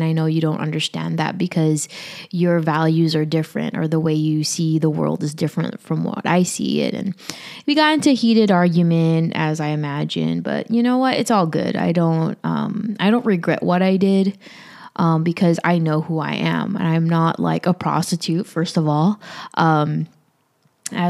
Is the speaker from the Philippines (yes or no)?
yes; Philippines; now in United States; I'm Filipino. A lot of the older generation in my family, or even probably most, all probably, don't understand that.